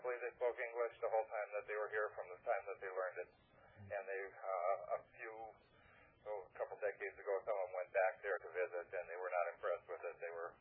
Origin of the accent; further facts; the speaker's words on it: United States; I'm American.